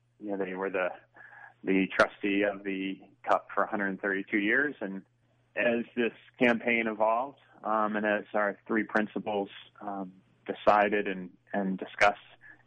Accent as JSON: {"language": "English", "region": "Maryland", "country": "United States", "tie": "born or raised there", "said": "Well, I was born and raised on the Chesapeake Bay, and I'm the youngest of three kids"}